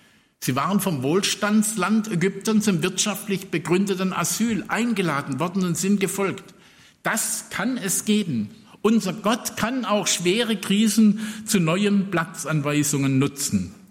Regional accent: Stuttgart, Baden-Württemberg, Germany; also vor allem für mich als Stuttgarter, ja, weil wir hatten da keinen Stall.

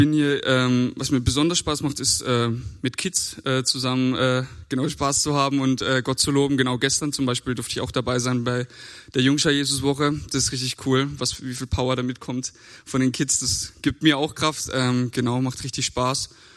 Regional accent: Langensteinbach, Baden-Württemberg, Germany; Ich komme hier aus Langsteinbach. Ich bin 23.

